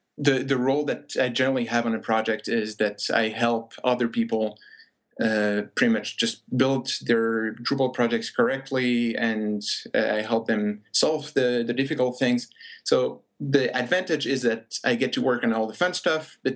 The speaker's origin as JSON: {"language": "English", "country": "Switzerland", "also_born_or_lived": "United States", "moved": "yes", "lives_now": "Germany", "said": "I'm originally from Switzerland, and I've lived for a couple of years in the U.S., and I've now been living in Germany for 3 years."}